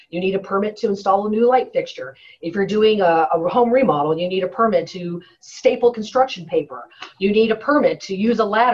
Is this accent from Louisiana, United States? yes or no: yes; Louisiana, United States; born there; I was born outside of New Orleans.